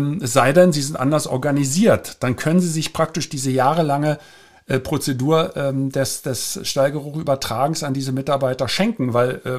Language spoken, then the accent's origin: German; Berlin, Germany; Ich bin ja in Berlin, in West-Berlin groß geworden.